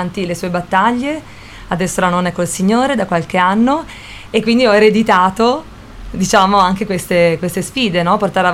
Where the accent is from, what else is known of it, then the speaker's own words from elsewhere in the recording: Ivrea, Piedmont, Italy; now in Milan, Italy; io sono di Ivrea, abito però a Milano da tanti anni